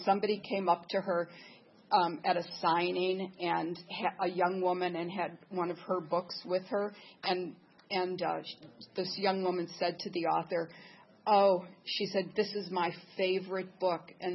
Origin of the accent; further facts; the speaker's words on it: Detroit, Michigan, United States; He's from Detroit as well as I'm from Detroit